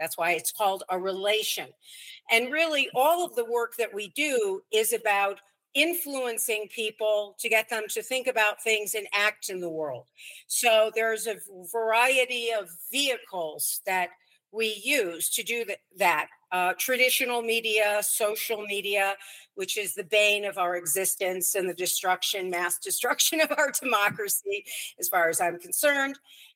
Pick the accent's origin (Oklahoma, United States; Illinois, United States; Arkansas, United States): Illinois, United States; Chicago; I love Chicago. I grew up in Chicago.